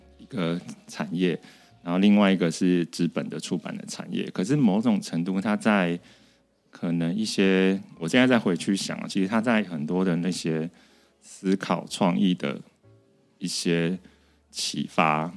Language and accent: Chinese; Sanchong, New Taipei, Taiwan; 我真的是一个从小在三重菜市场长大的小孩